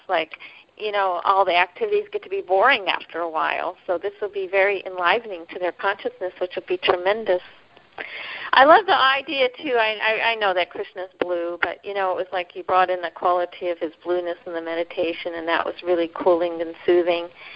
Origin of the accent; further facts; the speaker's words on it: Hamtramck, Michigan, United States; I was born and raised around Hamtramck, which is, like, in the middle of Detroit, which was a Polish community.